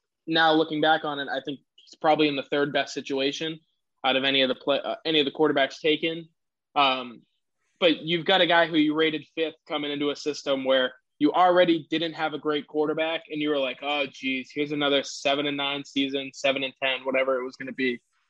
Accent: New England, United States; also born or lived in Texas; I'm from the New England area. Went to Texas.

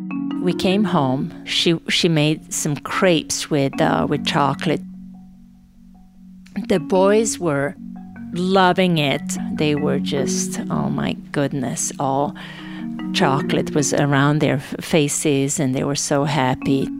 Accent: Novi Sad, Vojvodina, Serbia; English is a second language; I said, "I'm not a refugee. I am from Novi Sad. I'm going home. I'm not a refugee."

